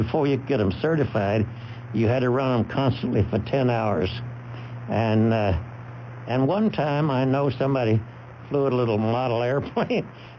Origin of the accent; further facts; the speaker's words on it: Baxter, Tennessee, United States; born there; I was born in Baxter, Tennessee, where they had a church name for him up there.